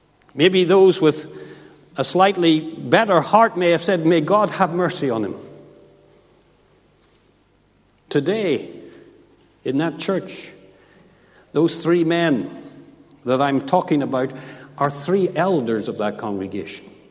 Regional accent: Kilkeel, Northern Ireland, United Kingdom; when I was a boy growing up in Kilkeel in the church

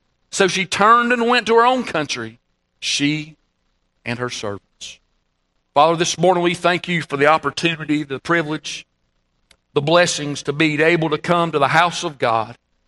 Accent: United States; You know, as an American, it angers me.

